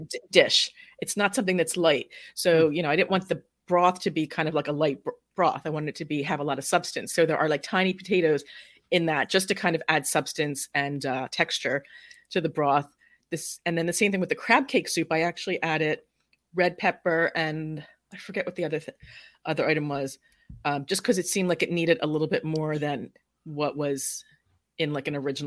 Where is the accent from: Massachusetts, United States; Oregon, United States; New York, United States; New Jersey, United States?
New Jersey, United States; Cherry Hill; And I grew up in South Jersey in Cherry Hill. I actually grew up in a Jewish neighborhood. It was not an Italian enclave, although my parents grew up in Italian enclaves.